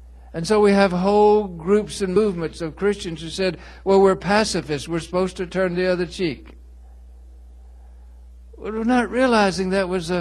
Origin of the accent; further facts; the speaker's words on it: Texas, United States; Of course, I'm from Texas.